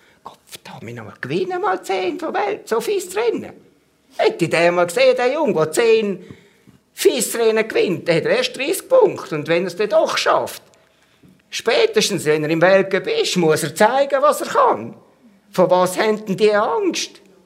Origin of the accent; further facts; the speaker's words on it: Switzerland; jetzt sind wir Schweizer